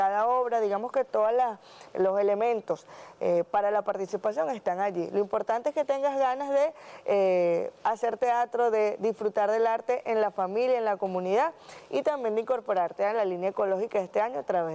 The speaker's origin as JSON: {"language": "Spanish", "country": "Venezuela", "said": "nosotros, bueno, como venezolanos, tenemos pleno derecho a disfrutar de nuestra soberanía, de nuestra libertad y de nuestra paz"}